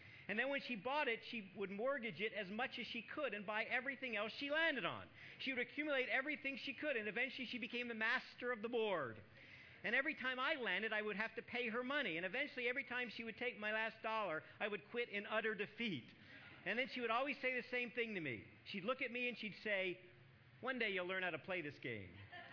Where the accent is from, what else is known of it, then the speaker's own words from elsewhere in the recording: the South, United States; I mentioned before that I used to live in the South. I was raised in the South.